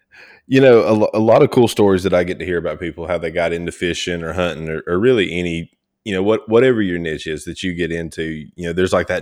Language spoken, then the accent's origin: English; Georgia, United States; also born or lived in Mississippi; I was born in North Georgia, born and raised, you know, still back here.